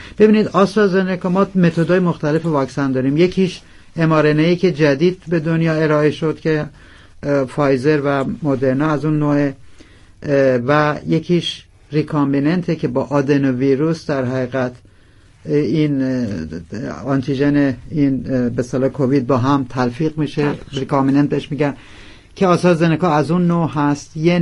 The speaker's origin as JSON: {"language": "Persian", "country": "Iran", "said": "من هم به عنوان یک ایرانی با عشق به شما، هر چی که در چنته داشته باشم با شما در میون خواهم گذاشت."}